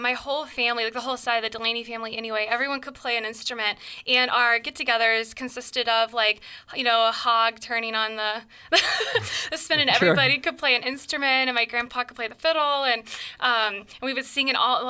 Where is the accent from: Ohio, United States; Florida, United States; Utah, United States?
Ohio, United States; Pickerington; This was actually, I'm from the Pickerington area, Columbus area, originally.